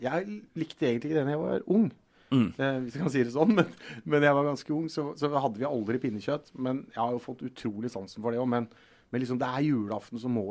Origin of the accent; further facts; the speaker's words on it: Telemark, Norway; Som telemarking og med ferie og sånn